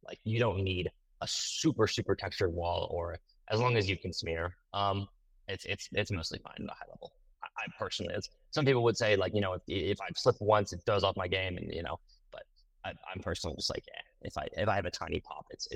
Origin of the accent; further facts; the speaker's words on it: Dallas, Texas, United States; So I grew up in Dallas. There is no mountains around me. It's like the probably the flattest place in the world.